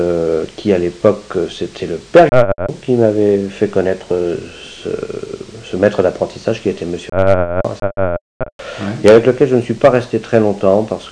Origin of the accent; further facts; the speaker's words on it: France; Je suis né effectivement à Bressay le 8 1962 précisément, de parents bresséens, hein, qui habitaient originellement sur la famille. C'est une vieille famille ici, localement connue.